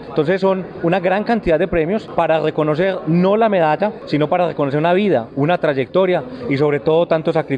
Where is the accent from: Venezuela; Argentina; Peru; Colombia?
Colombia; Antioquia; Aspiramos como antioqueños que ojalá logremos traer los Juegos Nacionales para Antioquia